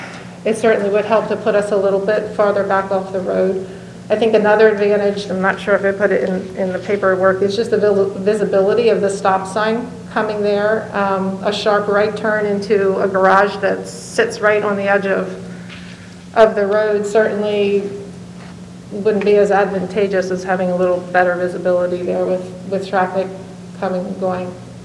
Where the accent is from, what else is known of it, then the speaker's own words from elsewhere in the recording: Lancaster, Pennsylvania, United States; We're both from Lancaster, PA area.